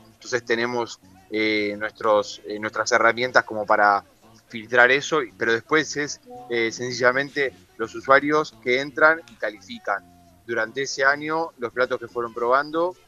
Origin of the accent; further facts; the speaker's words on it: Argentina; yo siendo de Argentina, nosotros también tenemos en el norte de Argentina, en nuestra frontera con Bolivia